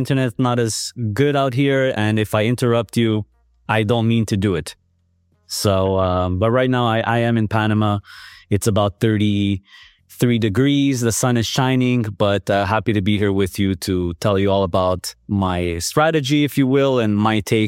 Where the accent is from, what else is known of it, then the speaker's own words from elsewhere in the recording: Quebec, Canada; English is a second language; we speak Italian and French. you know, French, because we come from Quebec